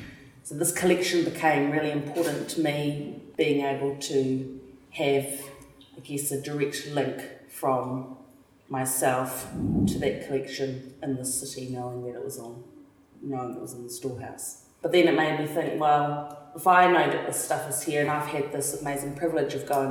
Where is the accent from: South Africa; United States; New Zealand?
New Zealand; Christchurch, Canterbury; Born and bred in Christchurch, married to a beautiful Samoan man, and have two lovely little kitties that are running around and keep me very grounded. I'm a multimedia artist living here in Christchurch.